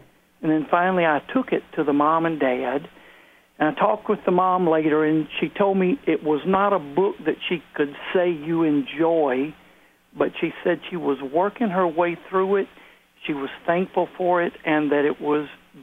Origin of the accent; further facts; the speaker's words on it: West Monroe, Louisiana, United States; I'm from West Monroe, Louisiana.